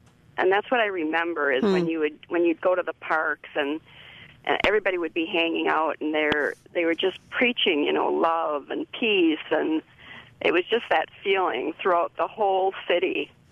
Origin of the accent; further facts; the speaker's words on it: La Crosse, Wisconsin, United States; I'm from La Crosse, and I moved out there to work at Stanford